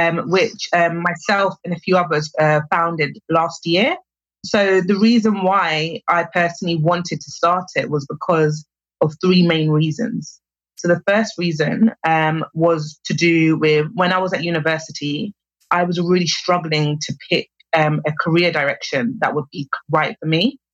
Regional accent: London, United Kingdom; So I'm originally from London. I've lived in a number of different countries across a few continents.

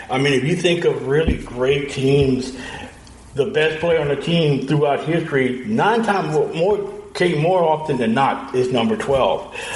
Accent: Louisiana, United States; born or raised there

